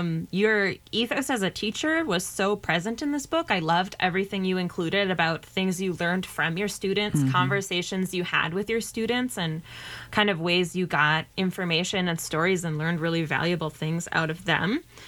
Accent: Duluth, Minnesota, United States; I'm from northern Minnesota also. I'm from Duluth.

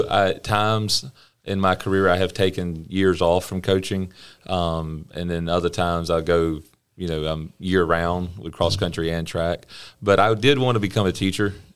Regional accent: Florence, South Carolina, United States; Yeah, I grew up in Florence. Went to Florence schools. Went to Francis Marion for college. So I was a Florence native.

